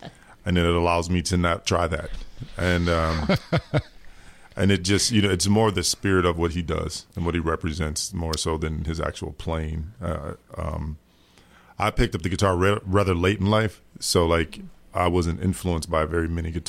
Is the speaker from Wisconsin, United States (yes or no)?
yes; Madison, Wisconsin, United States; But it was hard not to be influenced by Jimmy growing up in Madison.